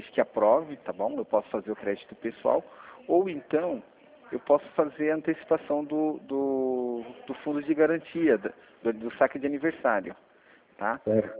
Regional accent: Sorocaba, São Paulo, Brazil; sou de Sorocaba, moro na Vila Mato.

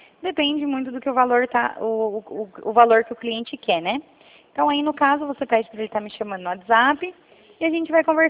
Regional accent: Rio Claro, São Paulo, Brazil; Que eu sou aqui de Rio Claro

